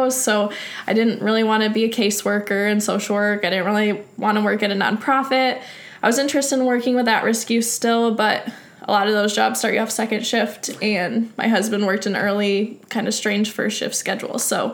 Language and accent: English; Allegan, Michigan, United States; But I grew up in Allegan, Michigan, in a pretty typical middle-class family.